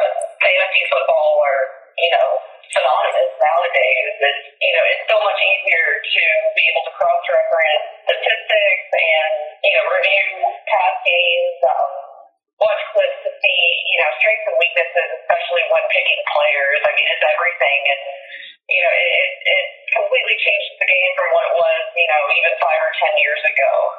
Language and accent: English; Texas, United States; I am from Texas, and so we love our football here.